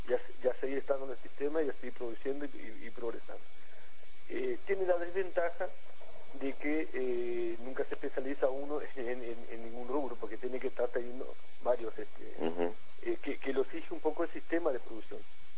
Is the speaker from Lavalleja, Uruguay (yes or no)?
no; San Bautista, Canelones, Uruguay; somos de San Bautista, somos 4 productores de San Bautista, 2 empresas de San Bautista